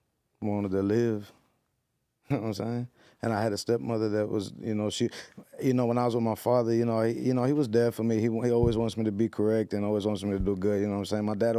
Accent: Bay City, Texas, United States; I'm from Bay City, Texas.

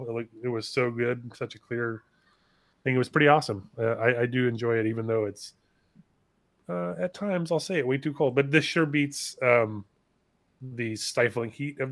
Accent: California, United States; But admittedly, as a Californian, I believe we are supposed to get

